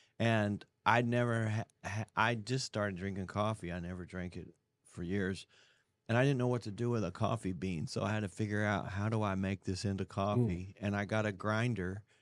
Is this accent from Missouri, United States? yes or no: yes; Missouri, United States; No, this was Missouri. I grew up in Missouri.